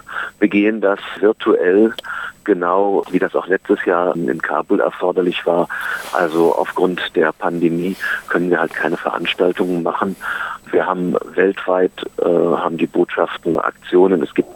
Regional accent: Berlin, Germany; ich als Berliner, für mich war das was ganz Besonderes, weil ich natürlich auch meine Kindheit quasi an der Mauer, mit der Mauer erlebt habe.

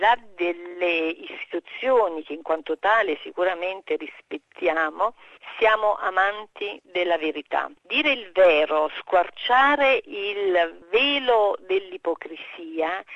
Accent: Campania, Italy; io che sono campana

